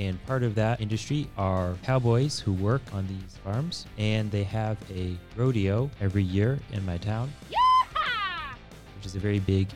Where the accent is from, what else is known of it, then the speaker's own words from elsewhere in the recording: Livermore, California, United States; I grew up in California, in a city called Livermore.